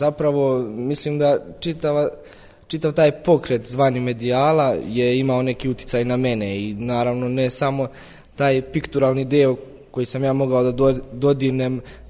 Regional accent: Užice, Šumadija and Western Serbia, Serbia; zato što je Užice moj rodni grad, tu sam se predstavio i svojim sugrađanima i tu odatle sam započeo neki svoj put.

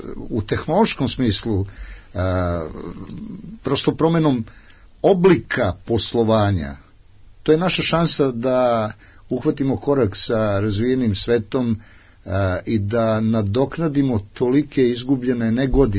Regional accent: Serbia; da sam ja ponosan što dolazim iz Srbije.

